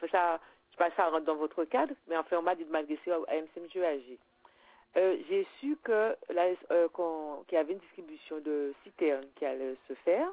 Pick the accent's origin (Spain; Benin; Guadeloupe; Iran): Guadeloupe; Les Abymes; moi, je suis des Abymes et j'avais fait une demande.